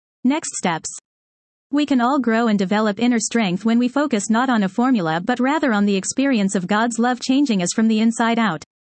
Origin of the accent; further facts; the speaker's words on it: Michigan, United States; moved away as an adult; When I graduated high school and went to college, I moved from Michigan to North Carolina.